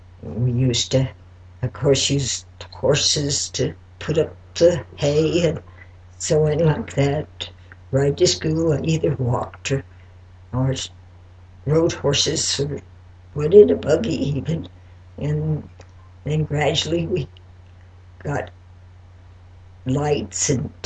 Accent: Colorado, United States; also born or lived in Rocky Ford; I was born in Rocky Ford, Colorado, but my folks just went there. We've lived here in Custer County most of our lives on a ranch and south of Westcliff.

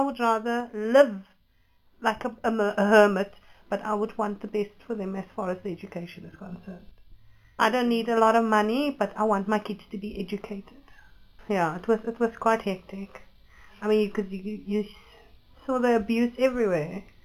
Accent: Cape Town, Western Cape, South Africa; But I grew up in Mitchell's Plain, and I mean, Mitchell's Plain is just as bad as Lavendale, I must tell you.

